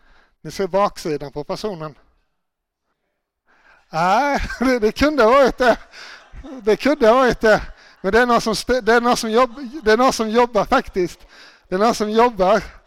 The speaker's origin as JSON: {"language": "Swedish", "region": "Småland", "country": "Sweden"}